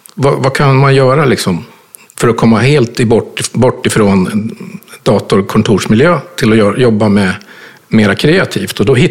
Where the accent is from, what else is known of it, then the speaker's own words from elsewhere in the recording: Strängnäs, Södermanland, Sweden; jag gick in i hos urmakaren i Strängnäs, där jag är ifrån.